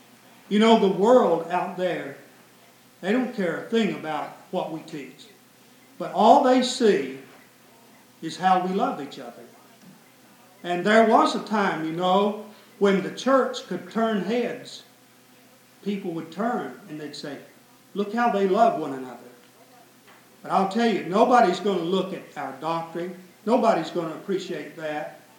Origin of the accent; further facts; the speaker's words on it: the South, United States; but where I grew up in the South